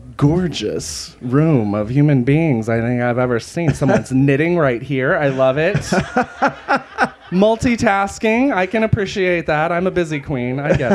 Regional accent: Asheville, North Carolina, United States; I grew up in the United States, in the Bible Belt, Western North Carolina. It's actually a pretty cool town, Asheville, North Carolina.

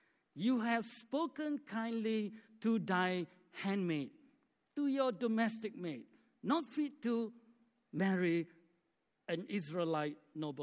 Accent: Malaysia; English is a second language; She's from Singapore, I'm from Malaysia.

